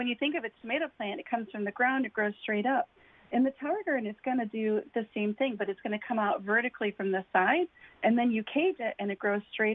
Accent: Minnesota, United States; now in Florida, United States; You know, I grew up in Minnesota, and when you put a seed in the ground, you get a plant. That doesn't necessarily happen in Florida.

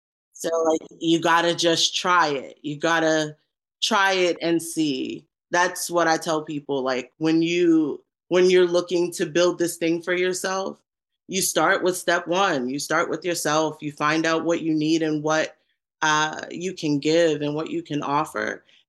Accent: Brooklyn, New York, United States; My family is actually Geechee. My family's from the Carolinas. I'm from Brooklyn.

